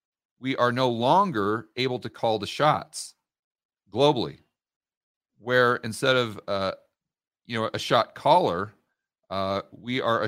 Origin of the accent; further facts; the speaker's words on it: United States; And as an American, I don't want that to happen.